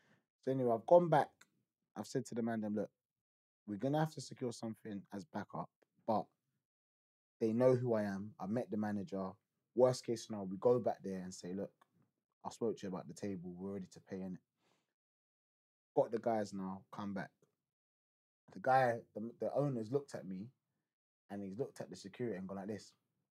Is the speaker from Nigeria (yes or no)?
no; London, United Kingdom; We're from London, come up here for a good time.